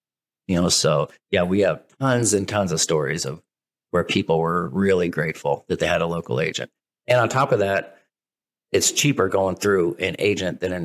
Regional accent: Dayton, Ohio, United States; yeah, and I didn't go to college, but I'm from Dayton. My dad was in the military

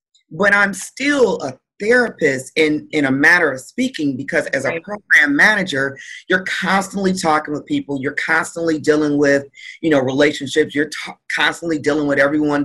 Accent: Detroit, Michigan, United States; I'm originally from Detroit, Michigan.

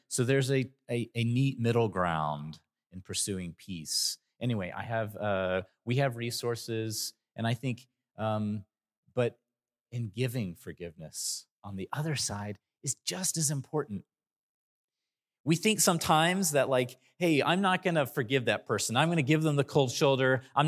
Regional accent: Texas, United States; I was raised in East Texas.

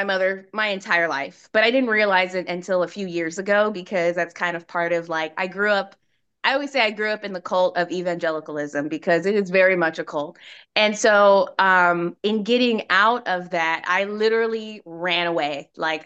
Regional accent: Florida, United States; Should I tell him I'm from Florida?

